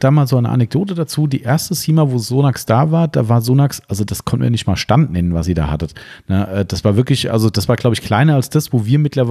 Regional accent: Germany; ich spreche Deutsch. Ja klar, wir sind ja aus Deutschland alle.

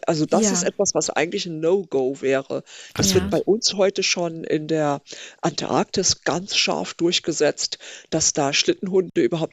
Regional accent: Hamburg, Germany; Also ich bin ja Hamburgerin

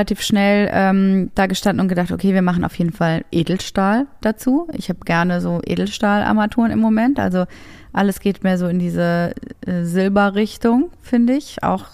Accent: Essen, North Rhine-Westphalia, Germany; Ich komme ja aus Essen

